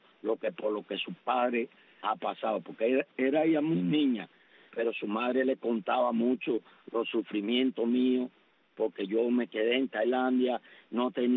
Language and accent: Spanish; Guantánamo, Cuba; Guantanamero puro, guajiro puro, como hablamos, pero yo amo a Cuba.